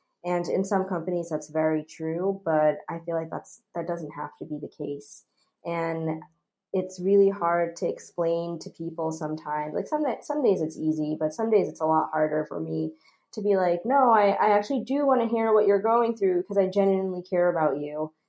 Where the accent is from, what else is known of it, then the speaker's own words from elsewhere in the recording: New Jersey, United States; I grew up in New Jersey, so it's like from December to April, it's always freezing.